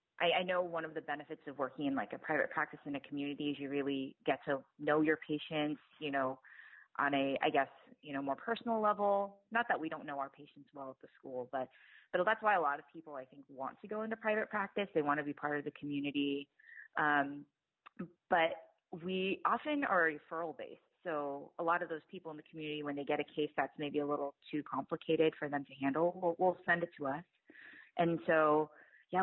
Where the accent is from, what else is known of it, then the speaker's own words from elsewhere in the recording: San Francisco, California, United States; But I was born in San Francisco and we just never really found a good reason to leave.